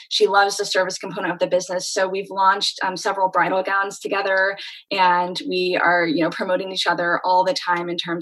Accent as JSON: {"language": "English", "region": "North Carolina", "country": "United States", "also_born_or_lived": "Princeton, United States / Boston, United States / Chicago, United States", "said": "I'm originally from North Carolina."}